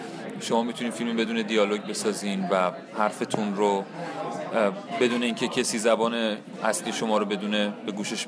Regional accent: Iran; امسال هم باز من مشخصا از ایران اومدم.

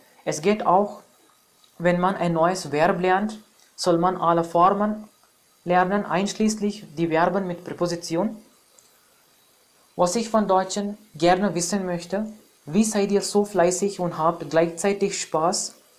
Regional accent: India; German is a second language

